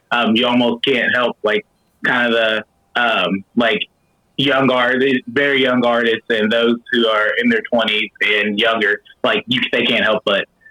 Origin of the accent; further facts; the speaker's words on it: Versailles, Kentucky, United States; You know, I have always said that it's really no different than growing up in Versailles, Kentucky.